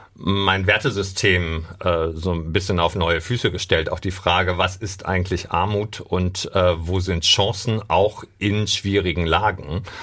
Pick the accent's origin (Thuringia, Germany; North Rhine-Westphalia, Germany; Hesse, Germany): North Rhine-Westphalia, Germany; Dortmund; ich komme ja ursprünglich aus Brechten und da war tatsächlich die nächstgelegene Schule in der Nordstadt